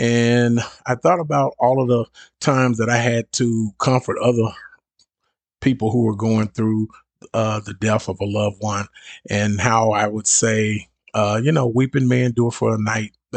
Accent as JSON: {"language": "English", "town": "Little Rock", "region": "Arkansas", "country": "United States", "tie": "born or raised there", "said": "leave Little Rock. That's my hometown where I'm from."}